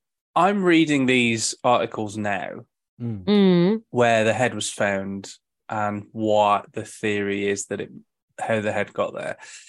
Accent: Great Wyrley, West Midlands, United Kingdom; Well, I grew up in Great Whirly, and this is Cheslin Hay.

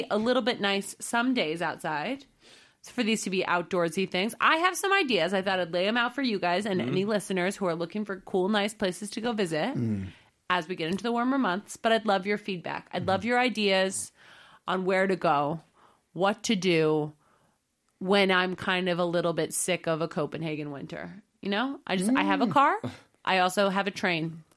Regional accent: Ireland; I'm from Ireland.

